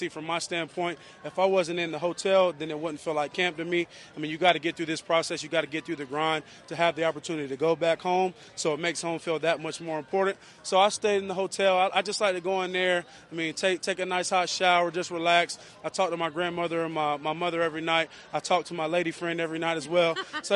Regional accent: Charlotte, North Carolina, United States; well, I'm from Charlotte, of course. Everybody knows that. It's near and dear to my heart.

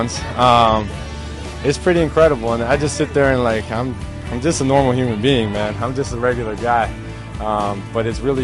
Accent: Wisconsin, United States; I grew up in Wisconsin

